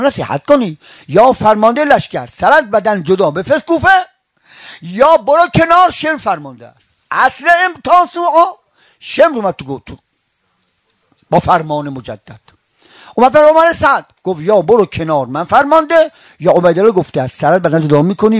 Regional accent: Isfahan, Iran; من خب اصفهان بچه اصفهانم،

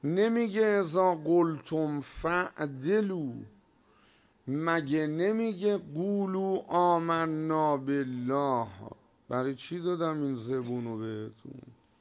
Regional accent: Iran; نگفتم من ایرانیم، چون نمیدونستم موضعش چیه.

